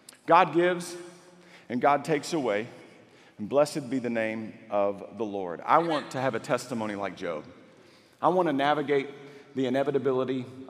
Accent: Waco, Texas, United States; I grew up in Waco, and we went fishing in a nearby small town just outside of Waco there

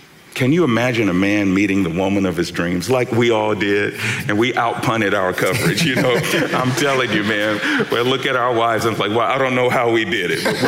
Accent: United States; let me be very clear that I'm so glad I'm an American and I can't think of a better country to live in.

